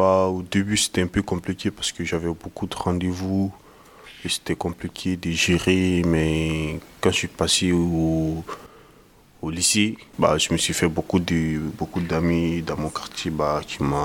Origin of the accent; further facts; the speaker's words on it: Guinea; je suis guinéen et j'ai 16 ans.